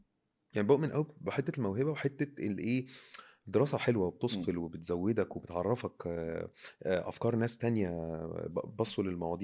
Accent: Mansoura, Dakahlia, Egypt; المنصوره الموضوع حبي قوي في المناطق واحنا من المنصوره

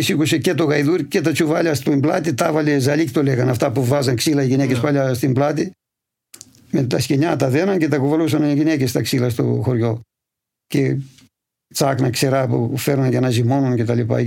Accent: Polydendri, Greece; Όταν ήμασταν μικροί, πηγαίναμε σε κανένα χωριό και μερικοί παλιότεροι μας ρωτούσαν από πού είσαι και τα λοιπά. Και άμα λέγαμε από το Πολυδέντρη, παράδειγμα, ήρθαν οι άντρες, μας έλεγαν ειρωνικά.

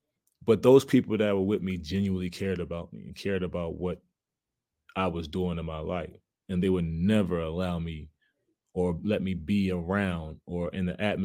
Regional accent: Baltimore, Maryland, United States; Like, we come from Baltimore, where we see that all the time.

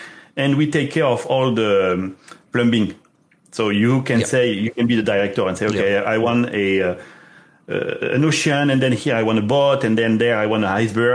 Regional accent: Southwest, France; English is a second language; I'm from France, Southwest.

